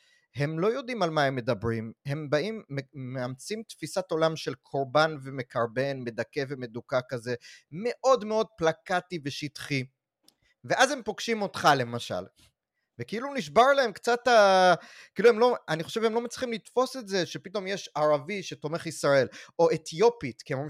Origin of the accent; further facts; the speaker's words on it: New York, United States; Hebrew is a second language; now in Israel; אני גדלתי בניו יורק